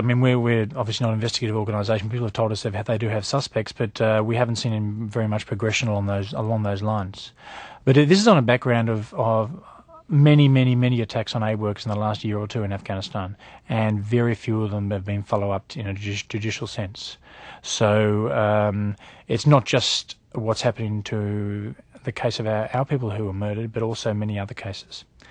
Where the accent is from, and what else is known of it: Australia